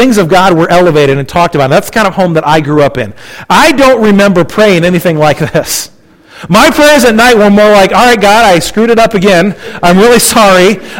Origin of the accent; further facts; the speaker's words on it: United States; You know, we grew up in the United States, and Christianity is kind of the national religion.